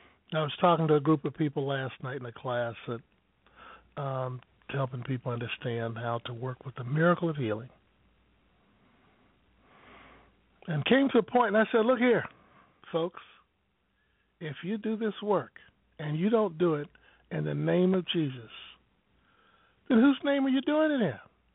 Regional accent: St. Louis, Missouri, United States; now in Dover, United States; I grew up in St. Louis, Missouri, and they had like a lot of places. Even we have in Dover now.

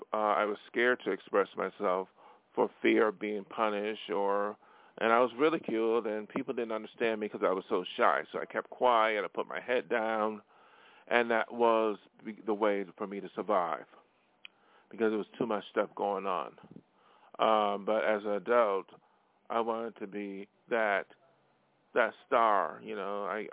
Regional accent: Buffalo, New York, United States; moved away; I am from Buffalo, New York, and I have no plans to go back there to live

